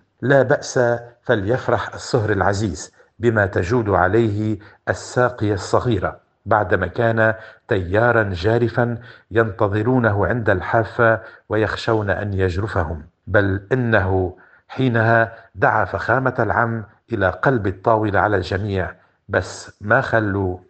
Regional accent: Lebanon; نحن لبنانيين

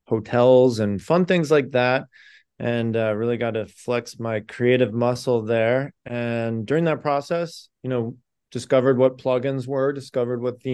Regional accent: San Diego, California, United States; like you introduced me as, and I'm from San Diego, California.

